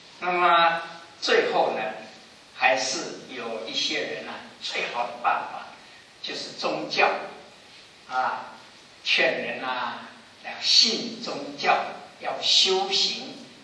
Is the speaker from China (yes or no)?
no; Taiwan; born there; 我是台湾出生的啊，台湾话有一句话就是说